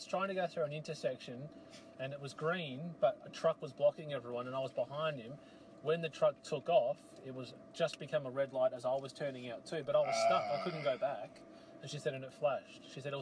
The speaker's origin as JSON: {"language": "English", "town": "Melbourne", "region": "Victoria", "country": "Australia", "said": "So we are Australian. So this is an Australian podcast. We're from a city called Melbourne."}